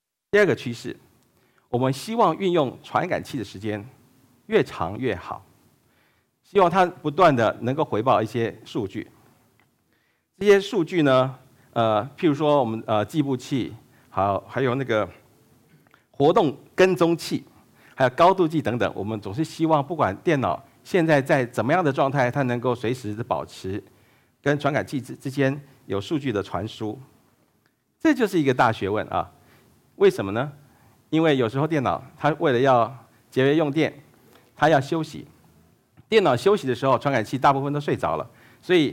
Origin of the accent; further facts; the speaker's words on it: Taiwan; 还有，我是从台湾来的，所以我的口音会很好笑。